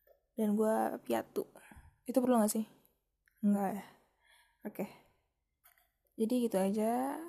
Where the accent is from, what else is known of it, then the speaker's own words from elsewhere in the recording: Depok, West Java, Indonesia; Gue ya nggak ada yang spesial sih, cuman untuk pribadi gue dari Depok.